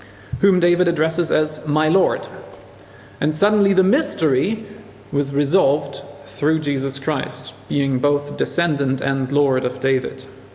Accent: Germany; Oh, and I'm German of origin, which you might also hear.

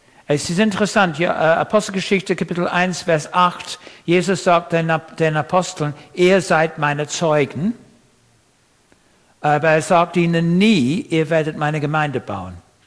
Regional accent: England, United Kingdom; German is a second language; moved away as an adult; also born or lived in Austria; Ich bin Engländer. Ich war 20 Jahre lang in Österreich, deswegen ist mein Deutsch ein bisschen komisch.

